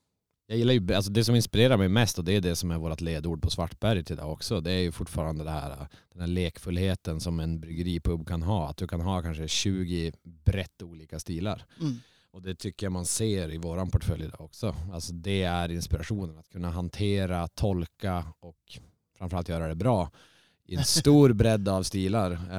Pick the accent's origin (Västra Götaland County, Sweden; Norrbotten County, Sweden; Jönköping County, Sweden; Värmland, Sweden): Norrbotten County, Sweden; Boden; also born or lived in Oslo; jag bodde i Oslo 8 år och innan jag bodde i Oslo så har jag är inte från Åre utan jag kommer från norra Sverige långt uppe i Boden, litet ställe där uppe. Mm. Men Åre var liksom det första stället jag flyttade till direkt efter jag gick ut gymnasiet, vidaregående.